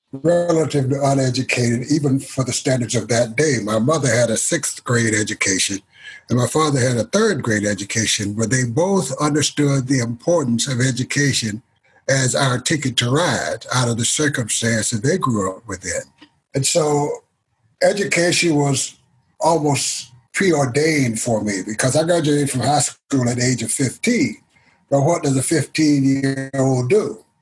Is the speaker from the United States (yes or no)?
yes; Jacksonville, Florida, United States; So I chose Florida A&M University in Tallahassee, which is only 170 miles from where I grew up in Jacksonville.